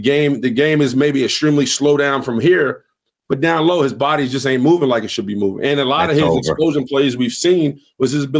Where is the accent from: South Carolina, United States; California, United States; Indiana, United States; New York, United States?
New York, United States; New York City; obviously I'm a New Yorker.